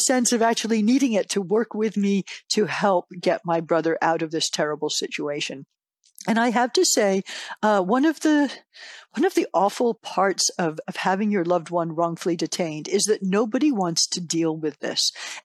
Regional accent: Massachusetts, United States; the members of Congress for Massachusetts and I'm from Massachusetts and from Michigan just stood up immediately and helped.

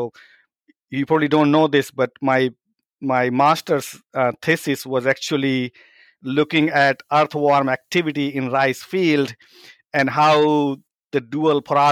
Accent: India; growing up in India, and many kids, you know, who grew up in India during my time in the 80s and 90s

